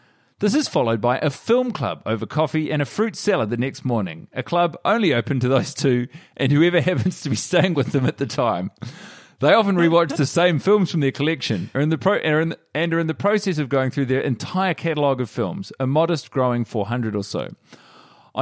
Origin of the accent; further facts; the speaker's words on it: Australia; now in Vienna, Austria; I'm Australian and she's Swedish, but we're living in Vienna